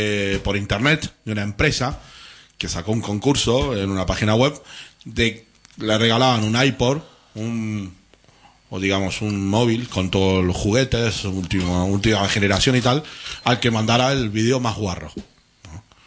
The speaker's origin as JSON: {"language": "Spanish", "region": "Buenos Aires", "country": "Argentina", "lives_now": "Barcelona, Spain", "said": "Bueno, en Argentina, pues soy de Floresta"}